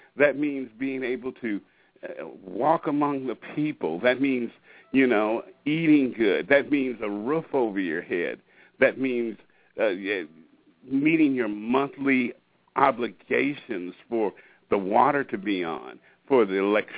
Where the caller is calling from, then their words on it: Washington, United States; I'm calling in from Washington State, and I'm happy to be on the panel tonight.